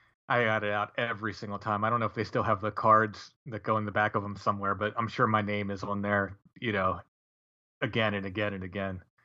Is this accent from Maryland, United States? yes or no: yes; Maryland, United States; Well, I grew up in Northern Maryland, so, you know, I wasn't far from Pennsylvania.